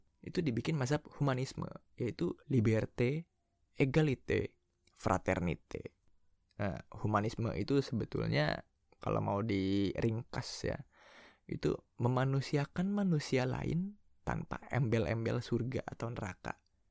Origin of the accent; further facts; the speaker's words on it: Indonesia; kita kan Melayu gitu. Itu disatukan karena kita tuh Indonesia, bukan karena kita beda warna kulit atau apa gitu, tapi kita bersatu karena kita adalah Indonesia.